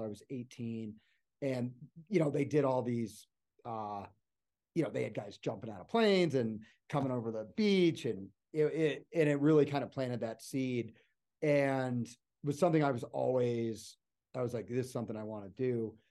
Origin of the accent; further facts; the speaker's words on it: Pennsylvania, United States; I was born in Pennsylvania, and I always loved being outside, and I grew up like hunting and fishing and stuff